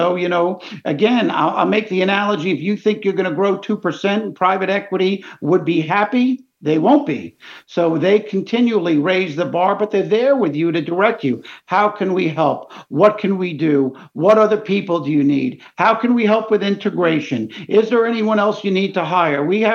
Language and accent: English; New York, United States; But I look at my hometown heroes, the New York Mets